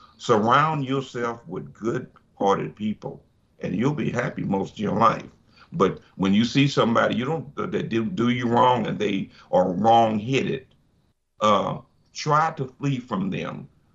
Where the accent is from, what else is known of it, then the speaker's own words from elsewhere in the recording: Missouri, United States; and because I'm from Missouri, which is a red state